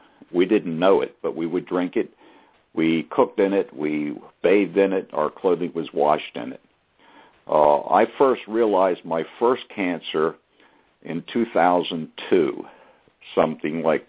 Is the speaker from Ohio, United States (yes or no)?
no; Philadelphia, Pennsylvania, United States; When I would come home on leave to my hometown of Philadelphia, there I would connect with family and friends